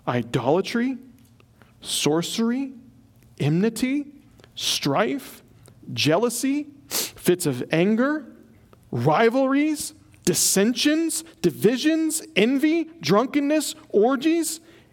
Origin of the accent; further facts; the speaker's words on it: Ireland; I'm just an Irishman.